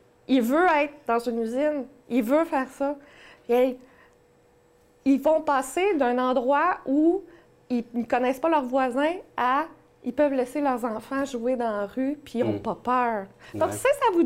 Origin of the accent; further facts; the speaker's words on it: La Tuque, Quebec, Canada; Je suis originaire de Latuc.